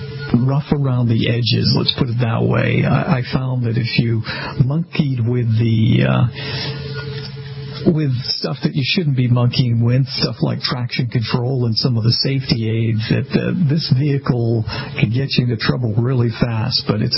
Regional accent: Boston, Massachusetts, United States; The rock group … from my hometown of Boston released finally their third album

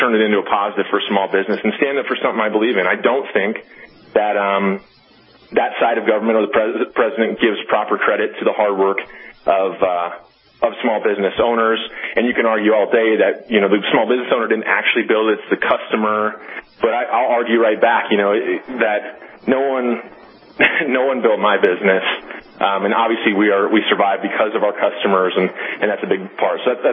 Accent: Bozeman, Montana, United States; my hometown, where I live and where I went to college is Bozeman, Montana. So I'm a proud Bobcat, Montana State University.

